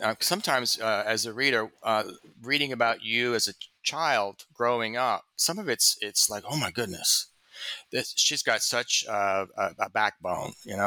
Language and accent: English; the South, United States; Because again, I'm a reader from the South, and I'm saying, yeah, that's right.